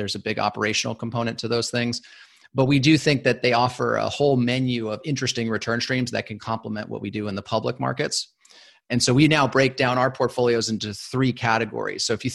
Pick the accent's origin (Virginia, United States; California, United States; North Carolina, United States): California, United States; Los Angeles; And I said, well, you know, I grew up in Los Angeles. I've been trying to make that case for years.